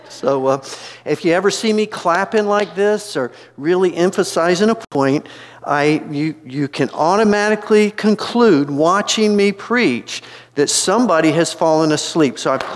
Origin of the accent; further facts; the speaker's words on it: Erie, Pennsylvania, United States; Now, we're from Erie, Pennsylvania, where we average sometimes 140 inches a year. It's in the snow belt.